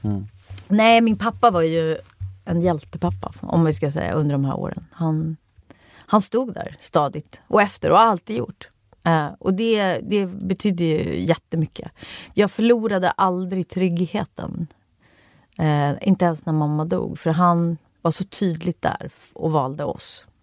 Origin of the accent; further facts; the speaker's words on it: Rotebro, Stockholm County, Sweden; För jag är uppvuxen i Rotebro. Det är liksom inte Östermalm. Men alla tror alltid att jag är så här överklass.